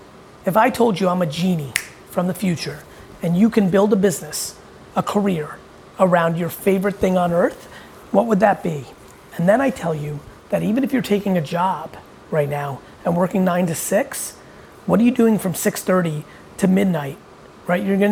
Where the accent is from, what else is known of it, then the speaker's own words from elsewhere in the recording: New Jersey, United States; also born or lived in Soviet Union / New York; I was born in the Soviet Union. I came to the US. I grew up in New York and New Jersey. In Jersey, where I spent most of my life, I did lemonade stands, garage sales, shoveling snow, car washing, Christmas caroling as a nice Jewish boy.